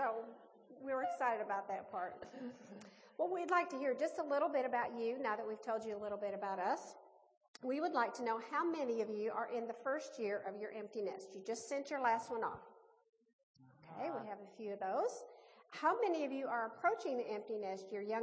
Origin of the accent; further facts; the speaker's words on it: Illinois, United States; And I grew up near Chicago.